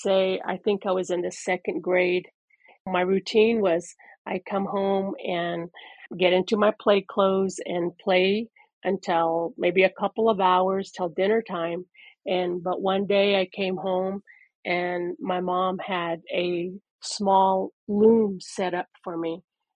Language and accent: English; Fort Defiance, Arizona, United States; also born or lived in Shiprock, New Mexico; I was born in Shiprock, New Mexico. … his job took us to Fort Defiance, Arizona.